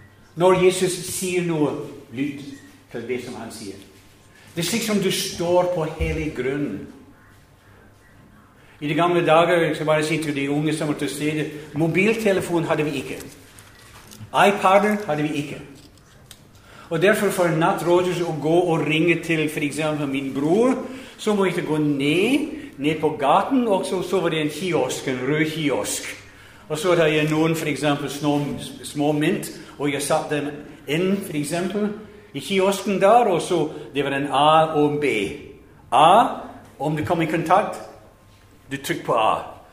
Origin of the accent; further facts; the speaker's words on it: Scotland, United Kingdom; Jeg vokste opp, som sagt, i Skottland.